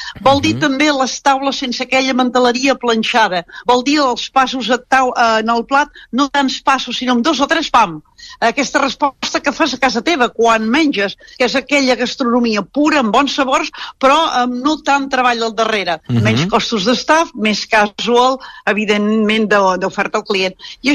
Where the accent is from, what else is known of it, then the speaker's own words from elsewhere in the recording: Catalonia, Spain; I el client sap que som catalans